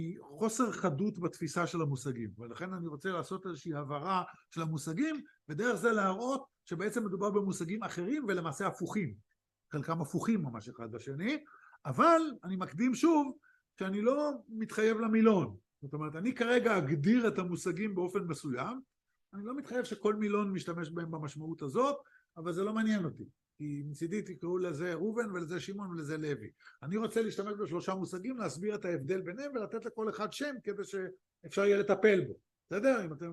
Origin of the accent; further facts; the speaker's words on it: Bnei Brak, Tel Aviv District, Israel; אנחנו באים מבני ברק, עיר ואם בישראל